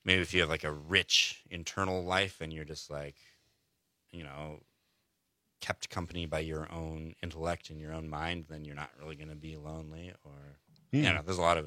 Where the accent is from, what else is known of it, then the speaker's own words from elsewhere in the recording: Cortez, Colorado, United States; I'm from Colorado. I grew up in Cortez, Colorado. Here for school.